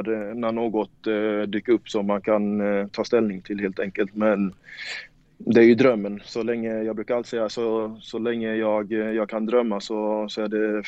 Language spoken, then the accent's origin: Swedish; Värnamo, Jönköping County, Sweden; jag är från Värnamo